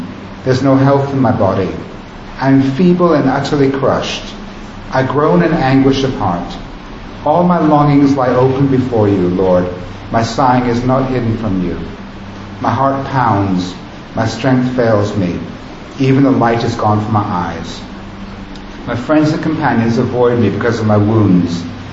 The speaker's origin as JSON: {"language": "English", "country": "United States", "said": "I'm an American, and I don't express my inner life that much."}